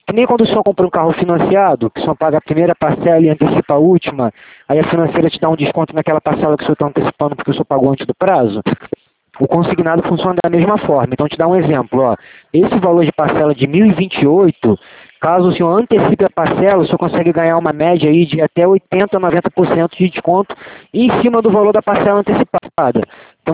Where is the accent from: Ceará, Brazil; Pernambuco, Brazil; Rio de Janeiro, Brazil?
Rio de Janeiro, Brazil; eu sou aqui do Rio mesmo, mas eu sou aqui de Santa Cruz, na 1528.